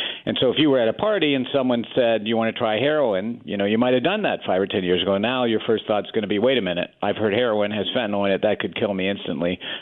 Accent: West Virginia, United States; I'm from West Virginia, by the way.

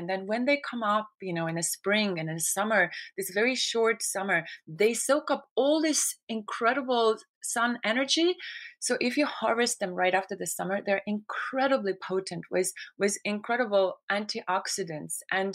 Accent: Estonia; English is a second language; I am from Estonia, which is a small country below Finland, next to Sweden, and it used to be part of Soviet Union, so it also shares a border with Russia. So growing up in Northern Europe

